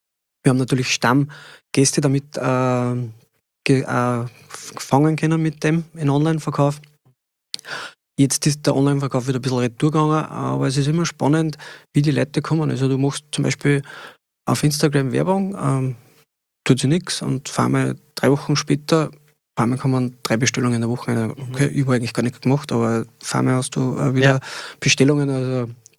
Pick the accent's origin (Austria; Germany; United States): Austria; Lower Austria; Ja, es gibt die rote Pichelbirne ist bei uns im Mostviertel die Gläzenbirne.